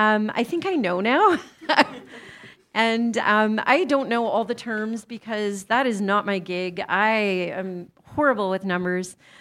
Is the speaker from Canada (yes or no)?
yes; Winnipeg, Manitoba, Canada; we're from Winnipeg